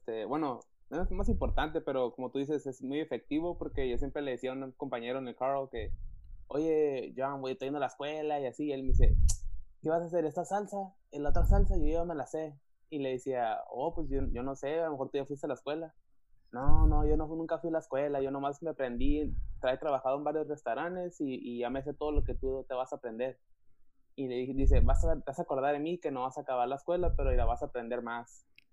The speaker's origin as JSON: {"language": "Spanish", "town": "Mexicali", "region": "Baja California", "country": "Mexico", "also_born_or_lived": "Calexico", "said": "vengo de Calexico y de ahí de Mexicali"}